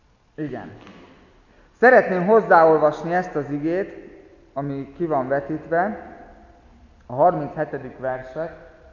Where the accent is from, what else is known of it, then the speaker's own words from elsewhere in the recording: Hungary; mi pogányok vagyunk, mi a nemzetekből valók vagyunk, magyarok vagyunk